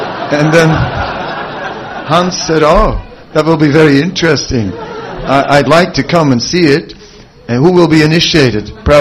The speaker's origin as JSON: {"language": "English", "country": "Netherlands", "said": "because I am from Holland"}